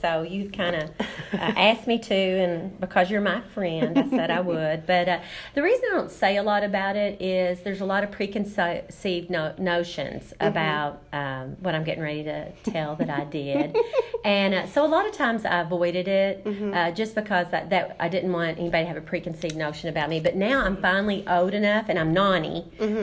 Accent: Owensboro, Kentucky, United States; I was from Owensboro, Kentucky

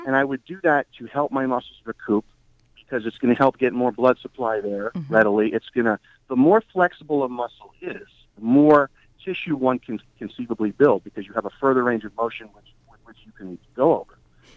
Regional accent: New York, United States; Maybe it's because I'm a New Yorker and I don't like wasting time

